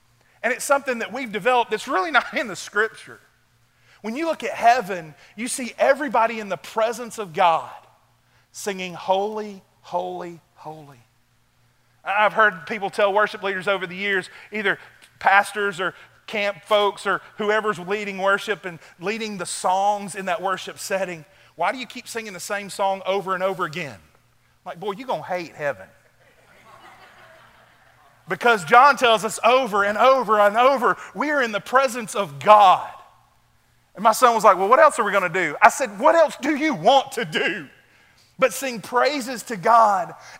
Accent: Bowden, Georgia, United States; Sorry, I'm from Bowden, Georgia. I'll get a little country.

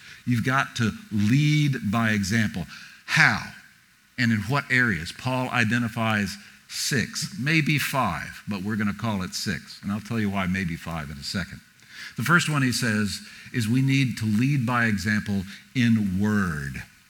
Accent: New York City, New York, United States; Set in my hometown, New York City, in 1957, when I was 3 years old. And I was not a member of a gang, but I lived just a few streets over from where this thing takes place.

